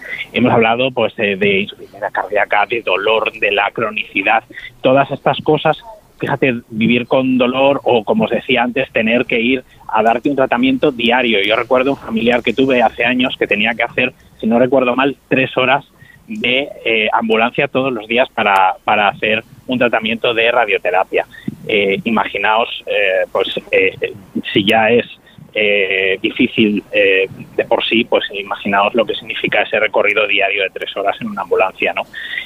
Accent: Cuéllar, Castile and León, Spain; en mi pueblo, al norte de la provincia de Segovia, en Cuéllar

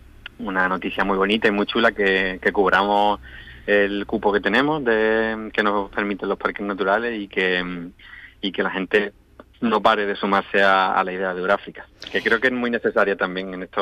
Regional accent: Algeciras, Andalusia, Spain; Somos de aquí de Algeciras

